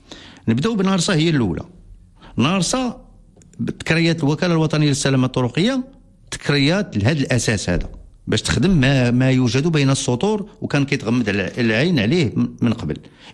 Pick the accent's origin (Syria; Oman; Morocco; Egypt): Morocco; حنا راه مغاربه